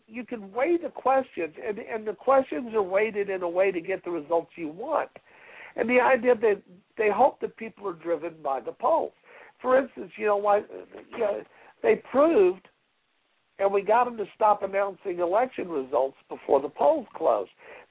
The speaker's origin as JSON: {"language": "English", "region": "Illinois", "country": "United States", "tie": "born there", "lives_now": "Alabama, United States", "said": "I was born in Illinois, but I chose to live in Alabama."}